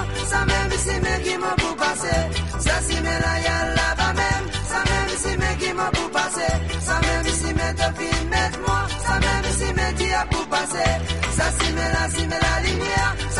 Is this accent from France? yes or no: no; Mauritius; now in Canada; moi, en tant que mauricien émigré au Canada depuis 30 ans.